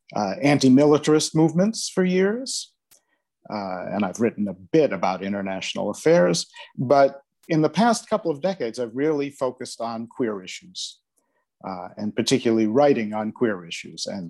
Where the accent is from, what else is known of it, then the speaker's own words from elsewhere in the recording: United States; now in Netherlands; Okay, I'm from the United States originally, different parts of the States, but I moved to the Netherlands in 1993, so that's 28 years ago now.